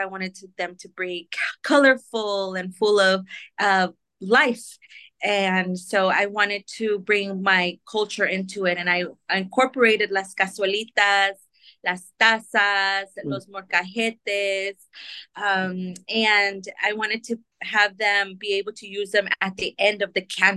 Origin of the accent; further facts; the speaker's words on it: San Jose, California, United States; San Jose, right. Local, native, born and raised in San Jose. I went to school locally as well.